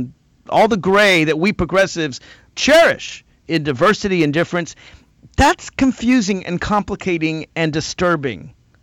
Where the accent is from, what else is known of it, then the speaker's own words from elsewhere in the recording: Nashville, Tennessee, United States; Let's go to Heather in Nashville, Tennessee, my hometown.